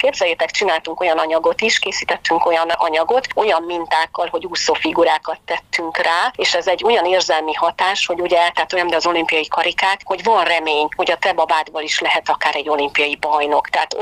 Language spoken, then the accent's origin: Hungarian; Târgu Mureș, Mureș County, Romania; now in Hungary; én Marosvásárhelyen születtem, és szeretnék visszanézni oda, onnan jöttem